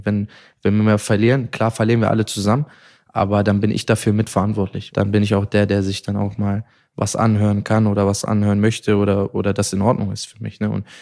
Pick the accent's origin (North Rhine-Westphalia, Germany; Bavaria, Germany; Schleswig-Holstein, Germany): North Rhine-Westphalia, Germany; Mönchengladbach; ich muss sagen, ich bin ja in Gladbach groß geworden.